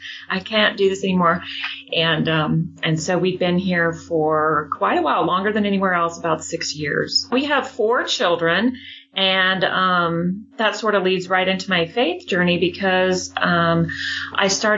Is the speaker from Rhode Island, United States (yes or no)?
no; Overland Park, Kansas, United States; I grew up in Kansas City in the suburb of Overland Park, and I have a couple sisters that still live there now.